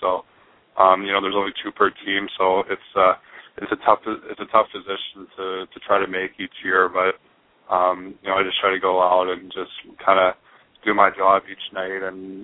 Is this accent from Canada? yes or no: no; Pittsburgh, Pennsylvania, United States; I have a lot of great memories from growing up in Pittsburgh and playing hockey here